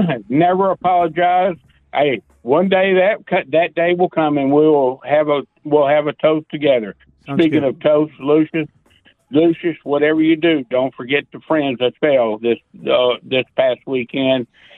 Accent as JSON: {"language": "English", "town": "Carthage", "region": "Texas", "country": "United States", "said": "from Carthage, Texas."}